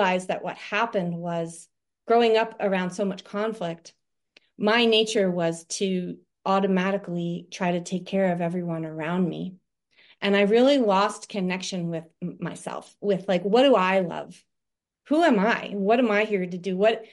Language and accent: English; East Coast, United States; So, well, I'm from the East Coast, and I grew up just across the river here